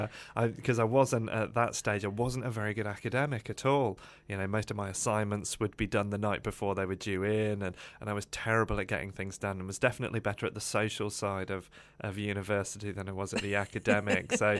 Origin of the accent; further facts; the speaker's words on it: Margate, South East England, United Kingdom; born there; but I was born in Margate in Kent, and I'm never really sure if that makes me a Kentish man or a man of Kent.